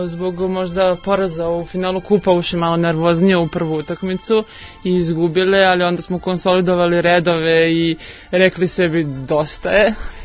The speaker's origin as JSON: {"language": "Serbian", "country": "Serbia"}